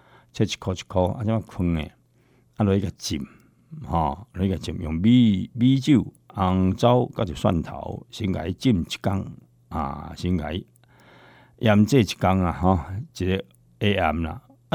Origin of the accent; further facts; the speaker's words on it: Taiwan; 只要是我们台湾人的，慢慢变成是一个台湾人的，这种共同的食物啊